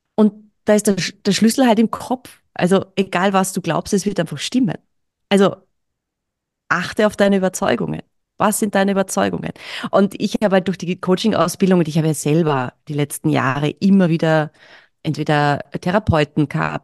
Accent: Carinthia, Austria; moved away as an adult; now in Vienna, Austria; ich komme aus Kärnten, aus einem kleinen Kaff, und dass ich mich entschieden habe, nach Wien zu gehen und Schauspiel zu studieren

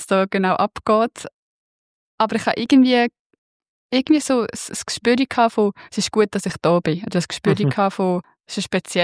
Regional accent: Lucerne, Switzerland; einfach ich bin auf dem Land im Kanton Luzern aufgewachsen, das ist dort wie gar keine Frage gewesen, das haben alle gemacht.

